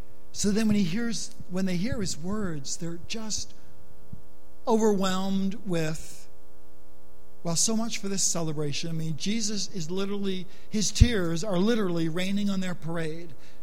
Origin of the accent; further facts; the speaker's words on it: United States; We're American.